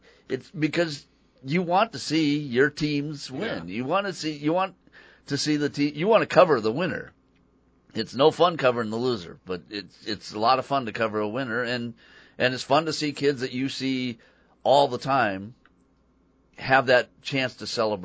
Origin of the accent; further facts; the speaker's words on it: Rock Island, Illinois, United States; I grew up in Rock Island. I went to Rock Island High School. I played sports in Rock Island.